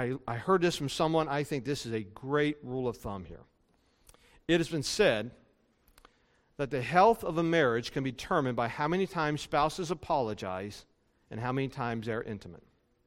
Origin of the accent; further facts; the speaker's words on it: West Virginia, United States; Okay, I grew up in West Virginia. You know, I have a certain hillbilly way of thinking about things.